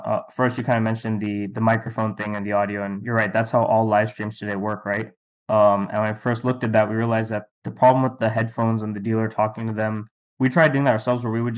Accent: Atlanta, Georgia, United States; I'm from Atlanta. That's kind of where we started.

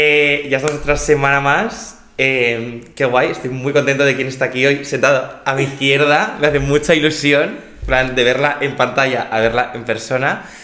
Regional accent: Jaca, Aragon, Spain; yo, o sea, soy de Jaca, pero mi casa está en un pueblo a 5 minutos de Jaca.

